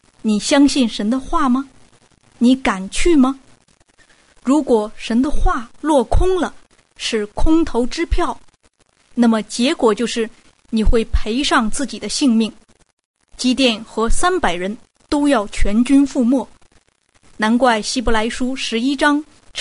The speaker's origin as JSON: {"language": "Chinese", "country": "China", "said": "我们中国人都知道毛主席的作战策略"}